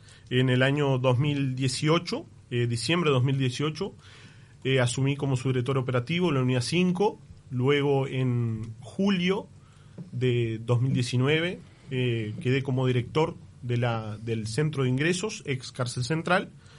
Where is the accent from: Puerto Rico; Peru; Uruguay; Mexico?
Uruguay; Rivera; Soy oriundo de Rivera, vivo en Rivera